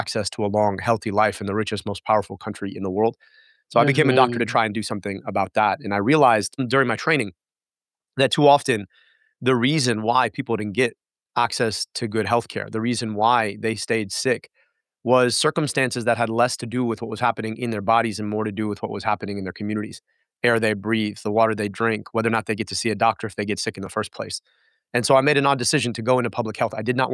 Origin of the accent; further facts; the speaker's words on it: Michigan, United States; I could go 15 minutes from where I grew up in Oakland County, just outside the city of Detroit.